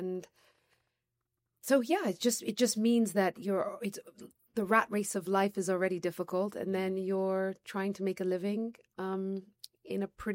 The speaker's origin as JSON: {"language": "English", "region": "Nablus Governorate", "country": "Palestine", "said": "So I'm from originally from Jama'in and Burka, which are two villages of the sort of Nablus governorate, as it were. So we're falahin, as it were, peasants. We're all peasants."}